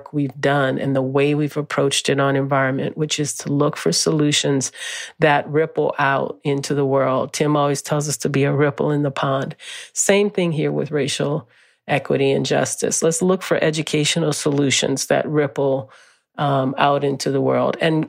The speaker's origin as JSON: {"language": "English", "town": "New Orleans", "region": "Louisiana", "country": "United States", "tie": "born or raised there", "said": "I grew up in New Orleans. Hurricane Katrina is the kind of storm we're going to see more of in a climate impacted future. And, you know, we lost the home I grew up in."}